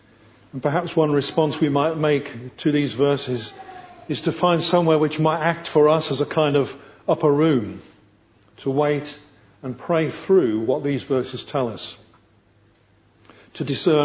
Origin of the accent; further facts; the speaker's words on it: England, United Kingdom; I'm English.